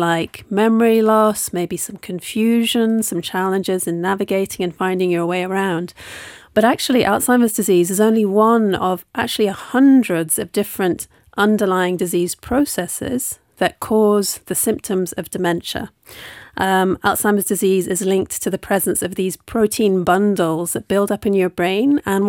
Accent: Luxembourg; I'm delighted to be here back in my home country of Luxembourg.

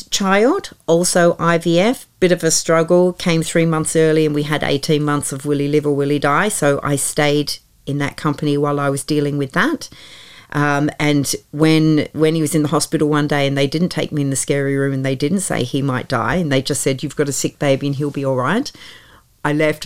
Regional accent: Australia; But being an Aussie in the middle of all that, I was kind of like a neutral thing and I didn't threaten anyone.

